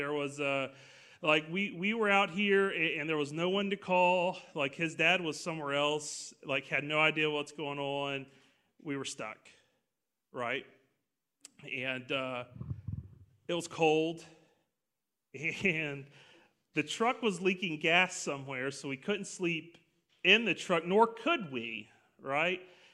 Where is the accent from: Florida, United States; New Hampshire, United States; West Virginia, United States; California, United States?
Florida, United States; Pace; and so I grew up in Pace, and we did things